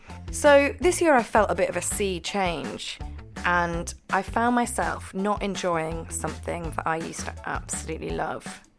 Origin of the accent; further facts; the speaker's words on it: Edinburgh, Scotland, United Kingdom; Like, I grew up in Edinburgh